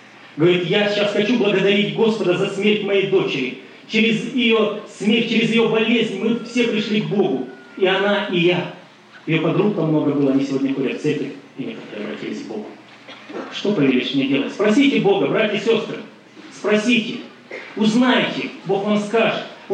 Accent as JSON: {"language": "Russian", "region": "Siberia", "country": "Russia", "said": "Оказалось, мы земляки, я тоже из Сибири, она оттуда, мы вместе недалеко жили совершенно."}